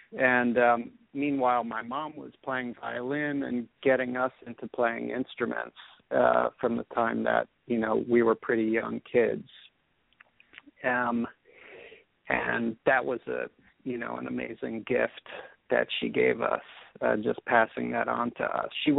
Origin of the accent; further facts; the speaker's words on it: Brooklyn, New York, United States; Well, I grew up in Brooklyn, New York, and I had really a great home life